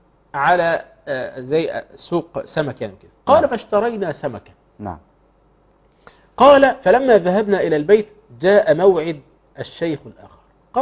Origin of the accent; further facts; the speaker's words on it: Morocco; سلا دي في بلادي المغرب